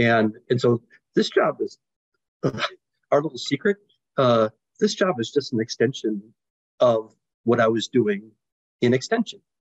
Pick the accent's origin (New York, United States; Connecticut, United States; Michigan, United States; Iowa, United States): Iowa, United States; Dyersville; So I grew up in Dyersville, Iowa, far eastern Iowa, and had been playing golf.